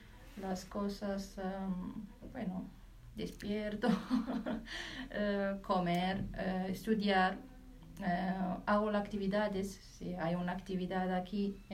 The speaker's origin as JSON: {"language": "Spanish", "country": "Morocco", "second_language": "Spanish", "moved": "yes", "lives_now": "Madrid, Spain", "said": "Soy de Marruecos."}